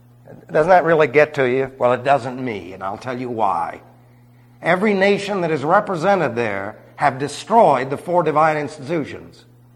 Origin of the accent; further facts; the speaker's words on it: New York City, New York, United States; I lived in New York City. I was raised in New York City.